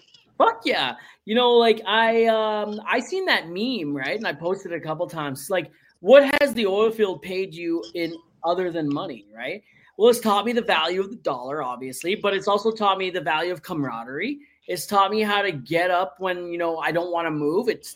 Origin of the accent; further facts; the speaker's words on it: Ontario, Canada; I'm from Ontario originally, right?